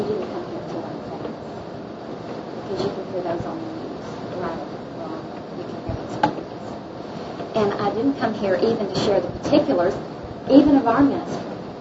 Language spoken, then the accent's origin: English; Jacksonville, Texas, United States; But I'm from Jacksonville, Texas, in East Texas.